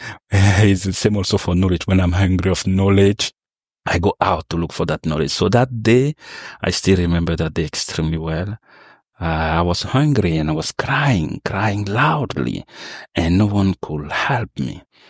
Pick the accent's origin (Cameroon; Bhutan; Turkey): Cameroon; moved away; also born or lived in Italy; So my journey started in Cameroon. I'm from Cameroon, originally from Cameroon. So I moved from country to country